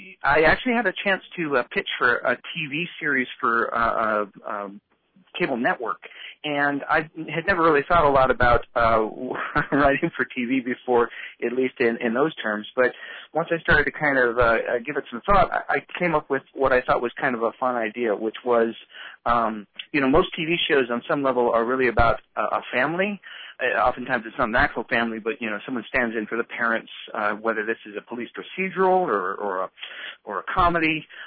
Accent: Sitka, Alaska, United States; I was born and raised in Sitka, so it means a tremendous amount to me to be able to premiere this show kind of in my hometown, more or less.

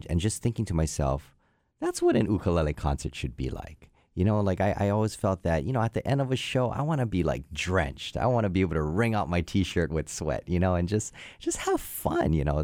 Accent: Hawaii, United States; Yeah, you know, I was born and raised in Hawaii, and my mom played when she was a kid, so she was my first teacher.

